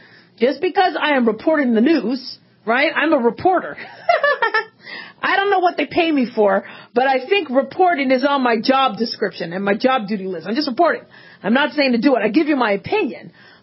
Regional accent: Phoenix, Arizona, United States; born or raised there

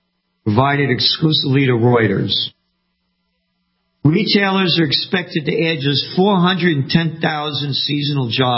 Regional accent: New York City, New York, United States; born there; I'm a Napolitano, born in the Bronx, born to be free.

